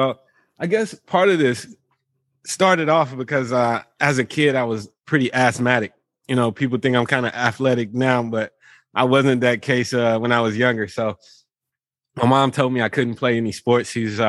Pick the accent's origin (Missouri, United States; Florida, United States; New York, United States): Missouri, United States; St. Louis; I'm from St. Louis, Missouri.